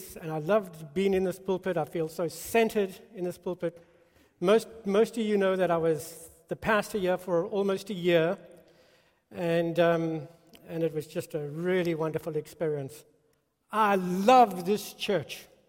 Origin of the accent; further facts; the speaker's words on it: South Africa; now in United States; Mine's a mongrel, you know? It's kind of like turned into a thousand things since I've been in the States for, I don't know how many years, 30-something years. South African.